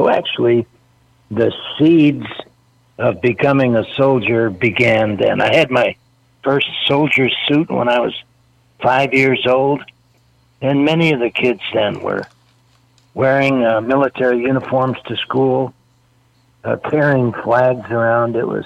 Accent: Chicago, Illinois, United States; moved away; also born or lived in Wisconsin; I grew up in Chicago. I joined the Illinois National Guard when I was only 16 years old

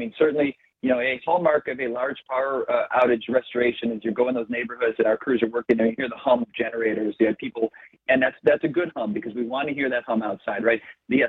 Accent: Midwest, United States; And listen, I'm a Midwest guy. I've been born and raised in the Midwest my whole life

